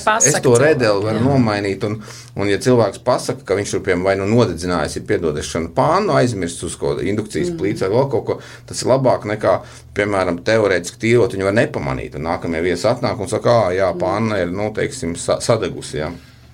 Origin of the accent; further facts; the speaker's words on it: Latgale, Latvia; es pats no Latgales.